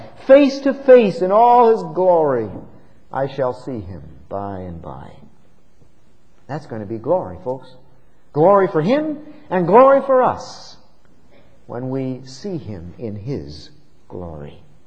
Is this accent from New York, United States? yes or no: no; Bristol, Pennsylvania, United States; I used to like to take them back to my hometown where I grew up, back in Bristol, Pennsylvania.